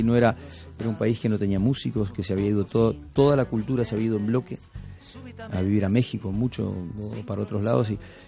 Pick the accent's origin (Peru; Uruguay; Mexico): Uruguay; Yo tenía ganas de ser futbolista cuando vivía en Uruguay. Me crié en un Uruguay. Lo que no era normal era el país en el que me crié. Me crié en la dictadura en Uruguay. Claro. Entre el 73 y el 84, 11 años de dictadura en toda mi formación como individuo.